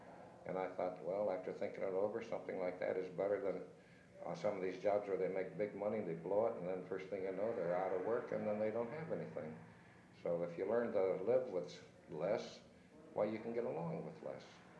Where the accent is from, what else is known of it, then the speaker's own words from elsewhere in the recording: Youngstown, Ohio, United States; Well, I was born in Youngstown. And went to school out here. At the time it was called Scienceville, now it's called North High. It's on the east side of Youngstown here.